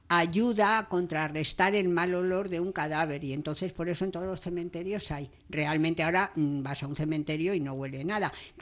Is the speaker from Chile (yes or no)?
no; Madrid, Community of Madrid, Spain; Yo de niña también en Madrid había como tapa pajarito frito en algunos sitios.